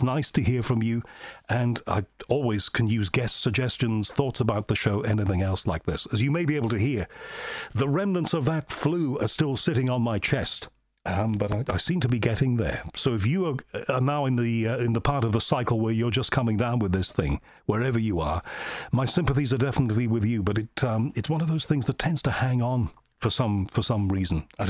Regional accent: United Kingdom; speaking as one Brit to another Brit, why did you leave us?

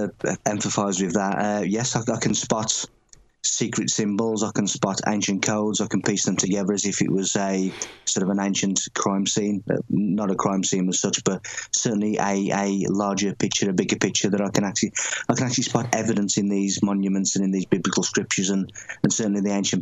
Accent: Tamworth, West Midlands, United Kingdom; in the middle of my hometown in Tamworth.

